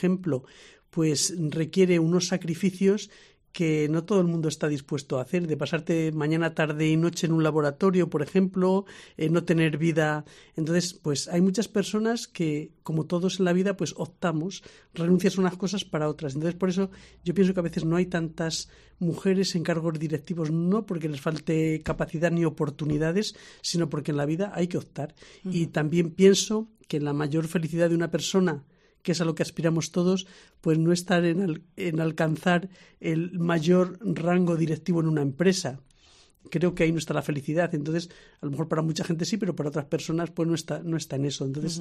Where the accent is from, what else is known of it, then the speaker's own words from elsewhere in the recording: Ávila, Castile and León, Spain; also born or lived in Murcia; me viniera aquí a Ávila, que me encantó volver a mi tierra, pero puedo decir aquello del corazón partido, medio corazón lo dejé en Murcia y el otro medio me lo traje para acá